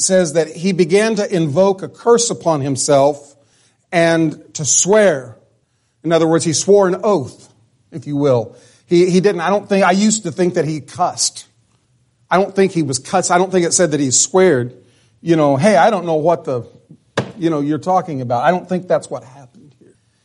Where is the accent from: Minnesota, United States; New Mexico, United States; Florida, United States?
New Mexico, United States; Fine, I'm from New Mexico. Deal with it.